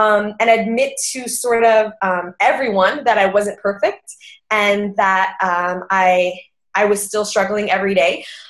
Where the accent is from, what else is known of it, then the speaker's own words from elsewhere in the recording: Montreal, Quebec, Canada; I'm 26 years old. I'm from Montreal, Quebec in Canada. So just like Angie, I'm a Canadian.